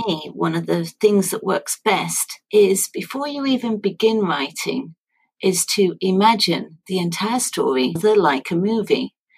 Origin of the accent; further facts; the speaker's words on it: Sheffield, Yorkshire and the Humber, United Kingdom; our heroes are leaving Sheffield in Yorkshire, which is my hometown, and going off to Europe to battle bad guys and ne'er-do-wells over there